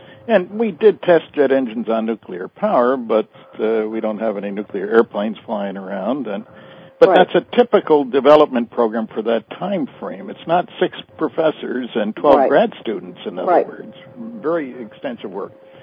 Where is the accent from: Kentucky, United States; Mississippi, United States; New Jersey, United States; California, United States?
New Jersey, United States; I grew up in New Jersey.